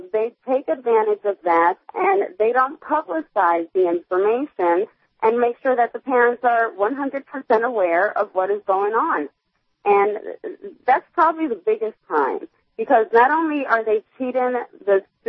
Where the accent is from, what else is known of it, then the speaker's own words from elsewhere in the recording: Allentown, Pennsylvania, United States; Allentown has been our home. We are both products from the Allentown School District as well.